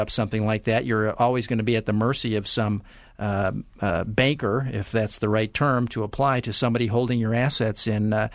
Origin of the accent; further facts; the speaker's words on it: Minnesota, United States; Can I do that even if I'm a Minnesotan?